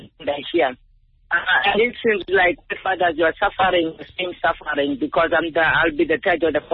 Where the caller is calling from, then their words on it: Western Cape, South Africa; from Southern Cape.